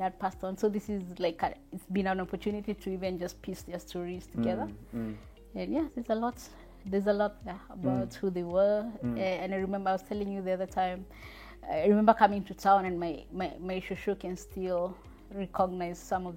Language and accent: English; Nairobi, Kenya; Yes, I'm a girl from Nairobi. Grew up there.